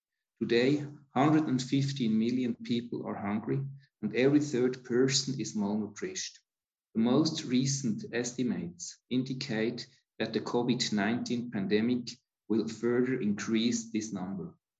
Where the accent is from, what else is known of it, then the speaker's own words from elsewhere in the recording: Switzerland; I was born in 1972 in Switzerland, where I grew up as a farm boy